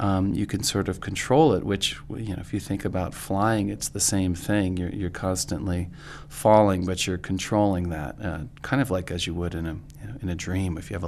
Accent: Maine, United States; And I grew up skiing in Maine, where it was mostly man-made snow, icy snow.

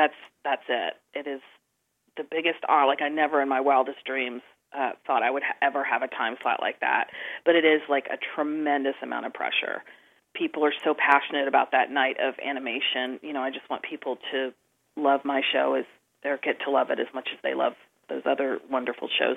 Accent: North Carolina, United States; I just think that Andy Griffith was really honing in on the same stuff that I enjoyed about growing up in North Carolina

